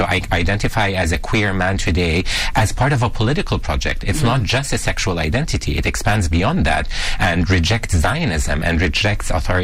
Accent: Jordan; So I grew up in Jordan, and I was never allowed to go to Palestine

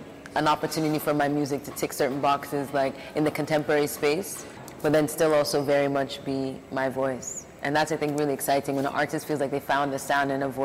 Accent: Toronto, Ontario, Canada; I grew up in Toronto. My parents immigrated to Canada.

